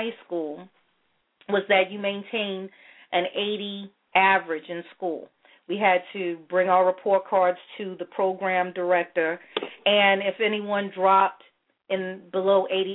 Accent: New York City, New York, United States; I remember growing up in Crown Heights during the 70s through the 90s

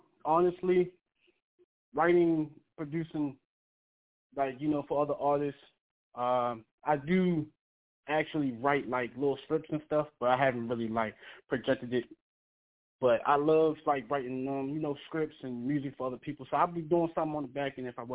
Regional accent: Baltimore, Maryland, United States; I'm from Baltimore.

